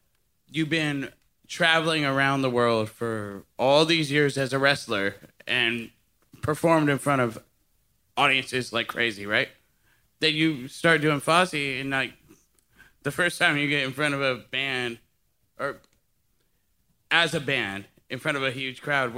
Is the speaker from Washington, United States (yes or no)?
yes; Seattle, Washington, United States; I'm from Seattle.